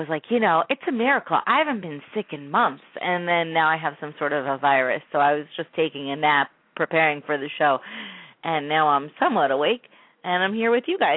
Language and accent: English; New Jersey, United States; Well, I grew up in New Jersey. I would go to Poland every summer